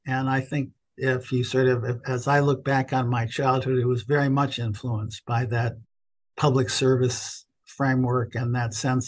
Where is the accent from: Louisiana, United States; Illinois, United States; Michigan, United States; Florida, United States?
Illinois, United States; Chicago; I grew up on the south side of Chicago. I went to public school, primary school and high school.